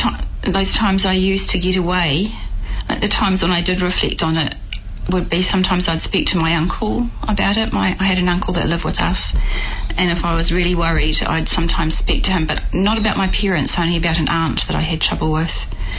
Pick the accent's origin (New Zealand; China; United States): New Zealand; Waikato; I grew up in the Waikato in the 1960s, and I grew up on a farm. It was a mixed stock farm, they called in those days.